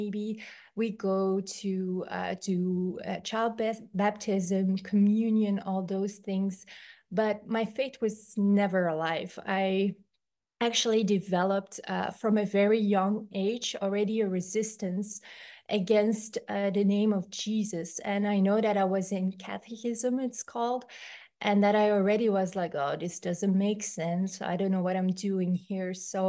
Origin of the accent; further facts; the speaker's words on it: Belgium; English is a second language; I'm 37 years old. I come from Belgium in Europe